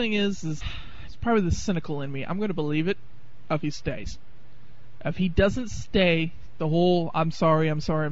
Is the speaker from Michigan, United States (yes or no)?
no; Toledo, Ohio, United States; both Harbaugh brothers were born in my hometown of Toledo, Ohio.